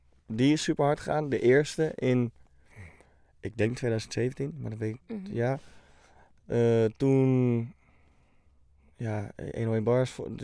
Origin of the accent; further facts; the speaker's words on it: Deventer, Overijssel, Netherlands; Dus toen heb ik een beurs gekregen van de gemeente Deventer, waar ik vandaan kom.